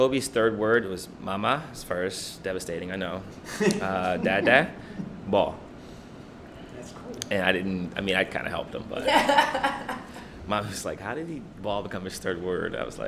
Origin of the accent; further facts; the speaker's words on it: Ohio, United States; I'm from Ohio, so like saying Cleveland is like bad, but.